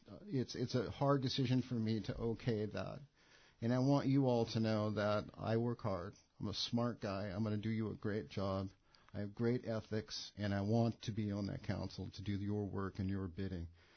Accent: Ketchikan, Alaska, United States; I was born and raised in Ketchikan, and I've been here since the late 50s.

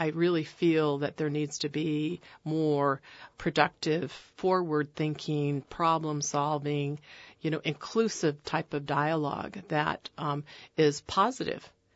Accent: Palmer, Alaska, United States; born there; I was born in Palmer, went to school outside once I graduated from high school, came back with an MBA

